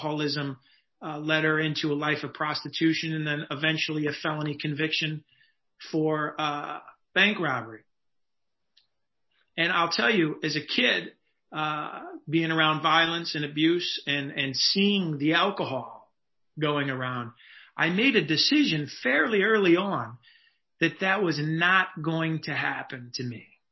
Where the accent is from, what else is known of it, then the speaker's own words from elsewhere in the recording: Chicago, Illinois, United States; I mean, I grew up in Chicago. My parents were teenagers.